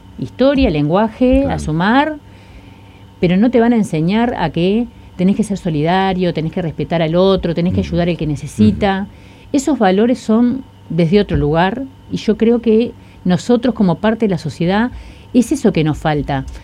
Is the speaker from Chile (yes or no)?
no; interior, Uruguay; also born or lived in Montevideo; yo me crié, nací en Montevideo, pero me crié en el interior.